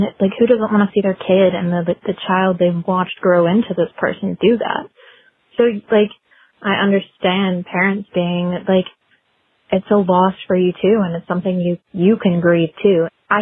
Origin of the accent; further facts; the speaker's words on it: Senoia, Georgia, United States; I'm from Senoia, Georgia.